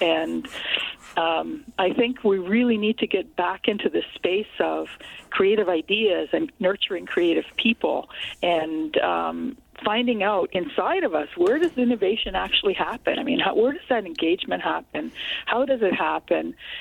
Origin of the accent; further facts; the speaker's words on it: Windsor, Ontario, Canada; born there; now in Toronto, Canada; in the Greater Toronto Area, where I have been for over 30 years now. I was born originally in Windsor, Ontario